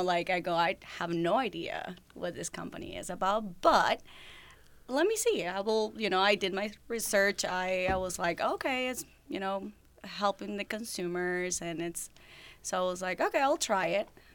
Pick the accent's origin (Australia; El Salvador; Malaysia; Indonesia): El Salvador; now in United States; I wasn't born here. I'm from El Salvador, so yes. I came here in 2014.